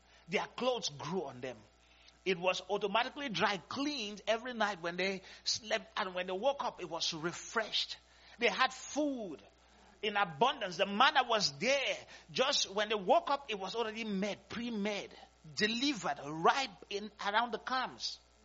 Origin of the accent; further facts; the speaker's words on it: Cameroon; As a child. Growing up in Cameroon